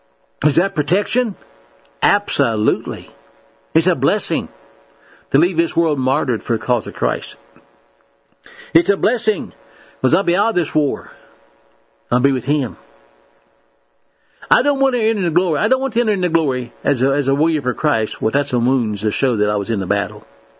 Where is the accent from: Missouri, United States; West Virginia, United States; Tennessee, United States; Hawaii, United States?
West Virginia, United States; Monterville; from down the holler in West Virginia. Born and raised in Monterville, West Virginia. A son of a coal miner.